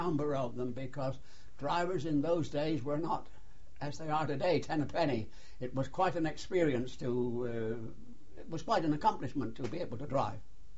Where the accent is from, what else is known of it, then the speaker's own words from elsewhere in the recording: Weston-super-Mare, South West England, United Kingdom; I was born in Weston-super-Mare, Somerset.